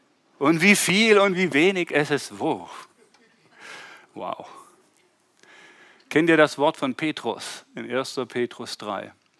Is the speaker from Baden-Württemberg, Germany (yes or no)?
yes; Wurmberg, Baden-Württemberg, Germany; Und ich komme aus Wurmberg. Da gibt es viele Würmer.